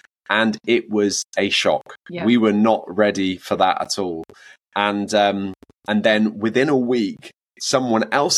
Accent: United Kingdom; I'm not Australian. I'm British.

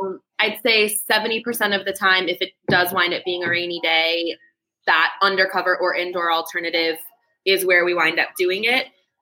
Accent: Maryland, United States; we don't live here. Like, we're from Maryland.

